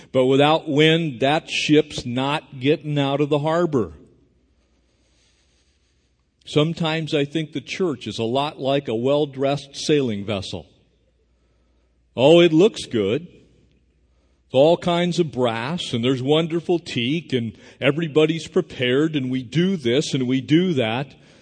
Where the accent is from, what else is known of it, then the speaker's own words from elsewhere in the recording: California, United States; be one of those guys that's had the blessing of living here in Southern California my entire life. I was born in San Diego County.